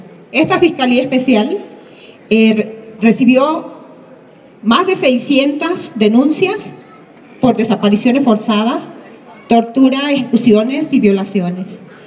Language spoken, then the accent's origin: Spanish; Atoyac, Guerrero, Mexico; Pues la mayoría, muchos de nosotros somos guerrerenses, ¿verdad?